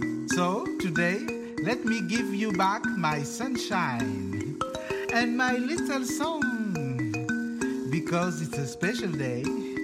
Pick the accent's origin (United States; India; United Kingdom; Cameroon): Cameroon; also born or lived in France; from Cameroon and France.